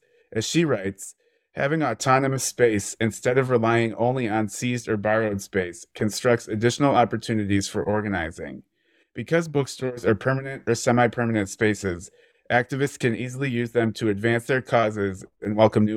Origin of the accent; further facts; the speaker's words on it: Cleveland, Ohio, United States; moved away as an adult; now in Lawrence, United States; I grew up in Cleveland, Ohio, but I moved to Lawrence, Kansas to get an MFA in poetry at the University of Kansas.